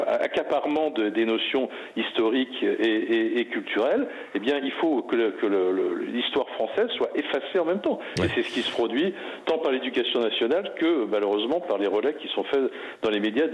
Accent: Brittany, France; moi je suis breton

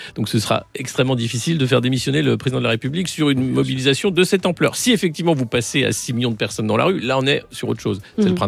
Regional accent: France; nous, en tant que Français

